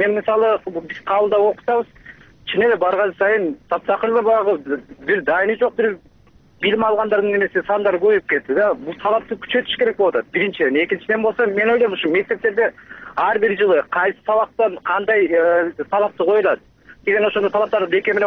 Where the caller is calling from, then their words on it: Bishkek, Kyrgyzstan; 20 жылдан бери мугалим болуп иштейм, азыр деле иштеп атам.